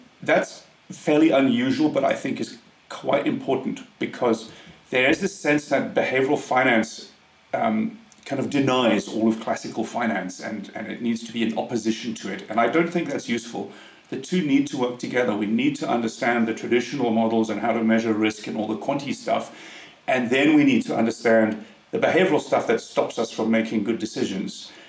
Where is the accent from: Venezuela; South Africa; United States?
South Africa; now in United Kingdom; I grew up in South Africa, but I've been in the UK for the last 20 years.